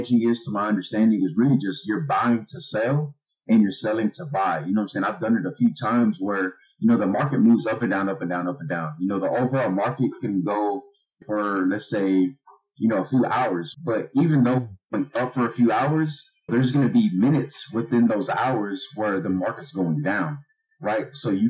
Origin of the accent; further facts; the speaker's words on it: Houston, Texas, United States; growing up in the hood or growing up in Houston, and if you don't know anybody that's investing, then you're not going to be an investor